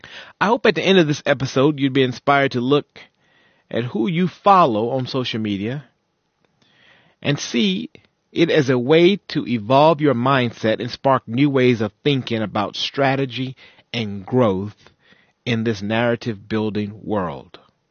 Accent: United States; where it wasn't about them being Zulu and me being Black American.

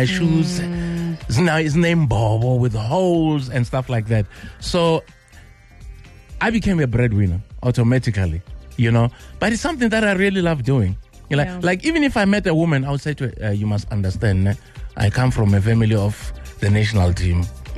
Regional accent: Pimville, Gauteng, South Africa; I'm like, man, I'm from Pimville.

